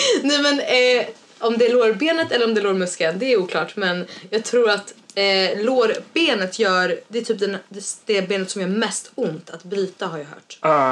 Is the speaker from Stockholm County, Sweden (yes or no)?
no; Örebro County, Sweden; Ja, jag är ju Örebroare.